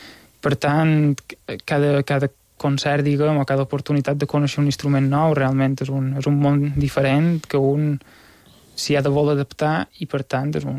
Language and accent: Catalan; Petra, Balearic Islands, Spain; Jo, com que som de Petra, triaré l'orgue de Petra